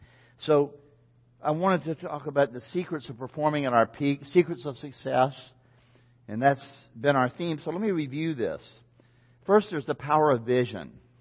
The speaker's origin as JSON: {"language": "English", "town": "Norfolk", "region": "Virginia", "country": "United States", "tie": "born or raised there", "said": "When I grew up here in Norfolk, I was privileged to grow up in a successful family. My dad was an attorney here in town and still is."}